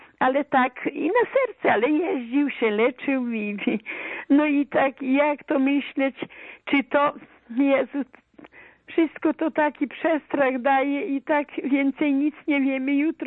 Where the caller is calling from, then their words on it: Podlaskie Voivodeship, Poland; dodzwoniła się … jestem z Podlaskiego